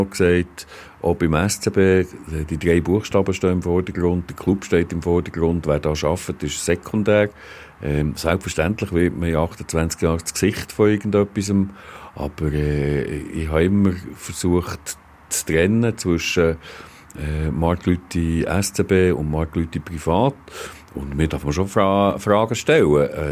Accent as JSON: {"language": "German", "region": "Lucerne", "country": "Switzerland", "tie": "born or raised there", "said": "Ich bin in Luzern aufgewachsen, Luzern hat keine Kultur mit Hockey. Meine Eltern waren Berner gewesen"}